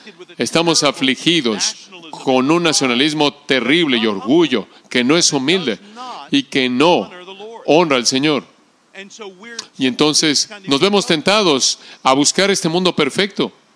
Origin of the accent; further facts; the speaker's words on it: United States; muchos cristianos en mi país se sienten desilusionados por los cambios culturales actuales es que en cierta manera hemos sido utópicos, hemos buscado tener un mundo perfecto, hemos pensado que podemos perfeccionar a los Estados Unidos de Norteamérica.